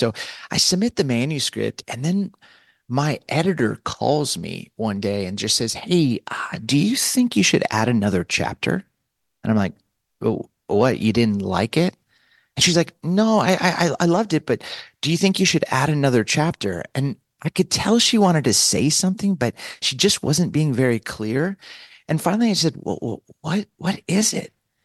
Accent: California, United States; moved away as an adult; recruited me to leave my home state of California to come to the Midwest and join the staff at Willow Creek.

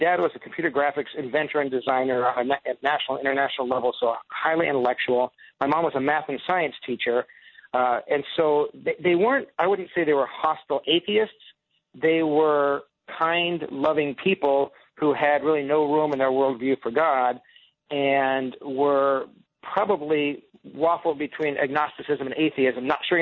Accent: Orange County, California, United States; because I grew up in Orange County, and I grew up in a completely non-church home, radically secular.

